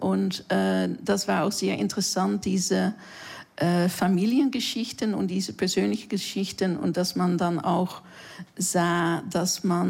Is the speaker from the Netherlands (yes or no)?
yes; Netherlands; German is a second language; now in Berlin, Germany; ich komme aus den Niederlanden